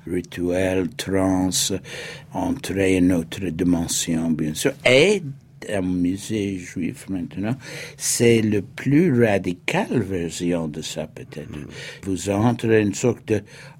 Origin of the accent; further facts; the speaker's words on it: New York, United States; French is a second language; quand j'étais jeune à New York